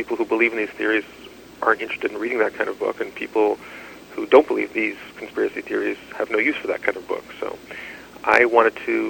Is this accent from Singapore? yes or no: no; Canada; as a Canadian